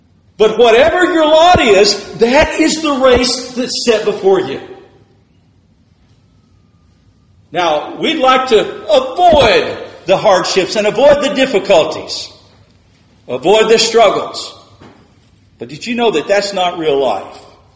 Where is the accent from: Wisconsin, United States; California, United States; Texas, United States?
Texas, United States; When I grew up in West Texas, I ran a little bit.